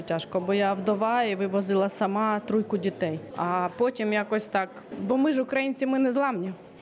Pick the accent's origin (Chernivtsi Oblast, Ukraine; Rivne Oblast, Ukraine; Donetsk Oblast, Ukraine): Donetsk Oblast, Ukraine; Donetsk; moved away as an adult; бо ми з Донецька і ми 14-й рок ще достали війну. Я 18-му вивозила дітей.